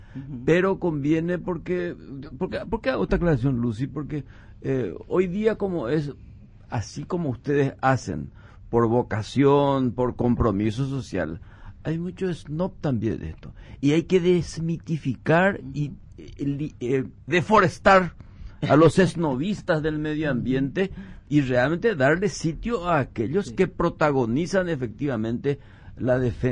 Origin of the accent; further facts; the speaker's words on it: Puerto Casado, Alto Paraguay, Paraguay; yo soy chaqueño, yo soy de Puerto Casado, del Alto Paraguay.